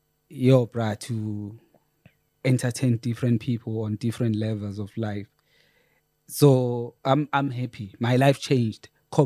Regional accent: Empangeni, KwaZulu-Natal, South Africa; So I'm from Empangeni, bra.

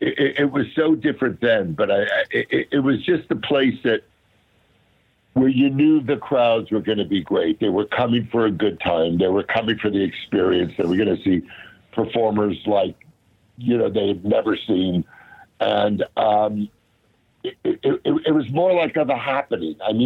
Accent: California, United States; I grew up out here in Southern Cal, in the Valley

